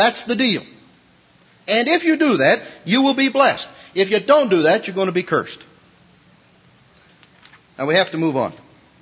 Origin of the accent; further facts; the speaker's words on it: Montana, United States; When I was a little kid, I was raised on Indian reservation.